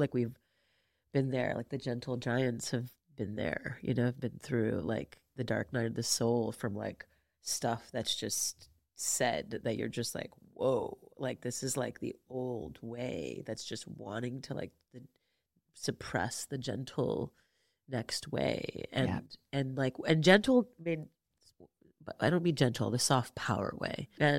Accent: Montreal, Quebec, Canada; it's like we've been brought up, you know, half Indian, half Japanese, growing up in French Montreal, to like question everything

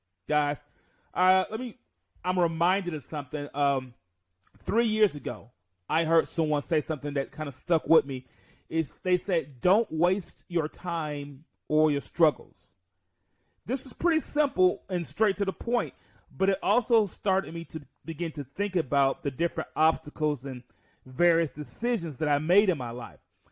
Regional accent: Mount Vernon, New York, United States; born there; So a little bit about me. I was born in Mount Vernon, New York.

